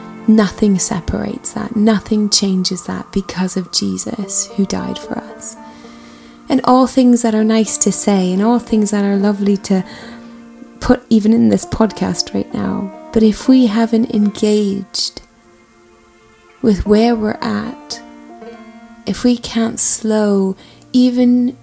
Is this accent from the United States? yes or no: no; Canada; I am Canadian and I was applying for a visa